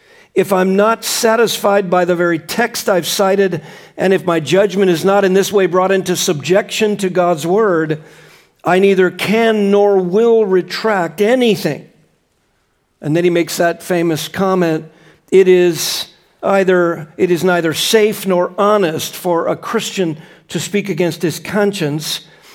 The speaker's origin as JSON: {"language": "English", "region": "Florida", "country": "United States", "said": "I'm from South Florida."}